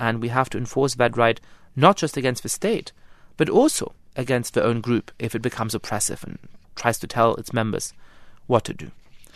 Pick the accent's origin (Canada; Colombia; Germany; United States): Germany; grew up in Germany, so I certainly have an instinctive understanding of what it means when nationalism goes wrong.